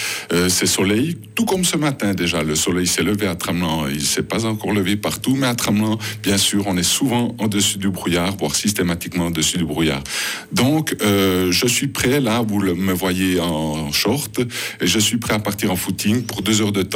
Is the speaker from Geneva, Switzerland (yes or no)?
no; Langnau, Bern, Switzerland; je suis originaire de Langnau, donc une sympathie aussi pour le club de Langnau.